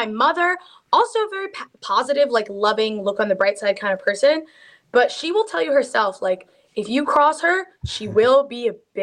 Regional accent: Long Island, New York, United States; we just had Forbidden Door in my hometown of Long Island

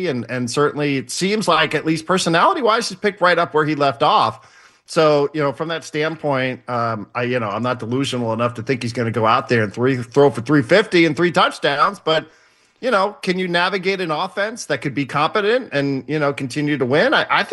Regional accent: East Coast, United States; I mean, I grew up obviously on the East Coast, and you know, I used to remember snow days

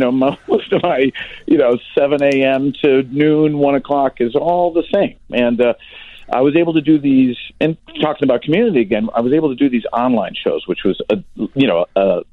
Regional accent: Orland Park, Illinois, United States; I live in the house I grew up in Orland Park.

